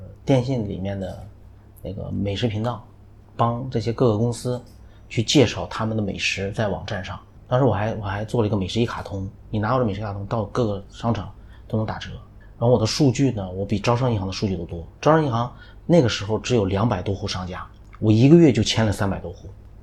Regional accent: Malaysia; 尤其是我是中国人啊，还是马来西亚的人

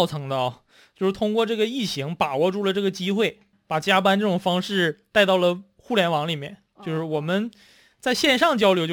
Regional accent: China; 我家乡呢是就是很小的县城嘛

